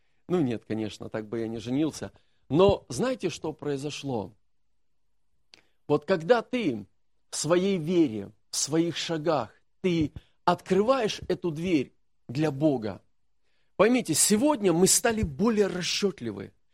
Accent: Donetsk, Donetsk Oblast, Ukraine; moved away; И так как я еще из Донецка, из Украины, ни родственников, ни родни, ни прописки, ни гражданства

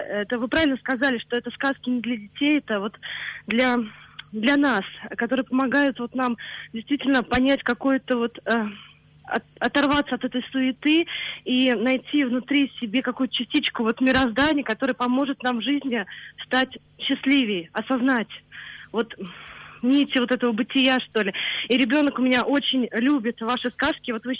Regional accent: Nizhny Novgorod, Nizhny Novgorod Oblast, Russia; я из Нижнего Новгорода.

